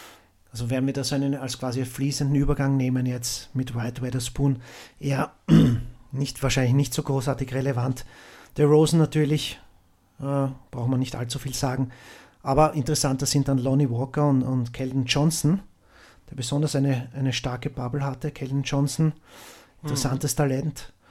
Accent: Austria; Als Österreicher muss ich natürlich eine Lanze für ihn brechen

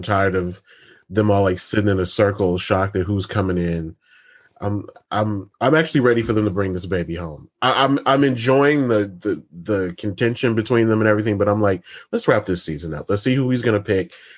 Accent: Michigan, United States; I'm from Michigan, so I'm getting none of this.

